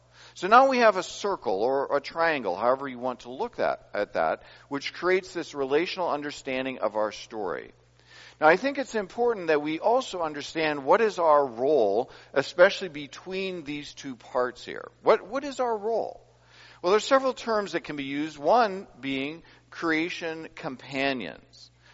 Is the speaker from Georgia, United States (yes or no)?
no; Minnesota, United States; I grew up in Minnesota.